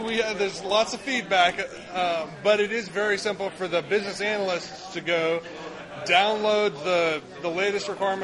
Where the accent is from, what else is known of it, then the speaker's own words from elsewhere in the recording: Kansas City, Missouri, United States; Kansas City, Missouri.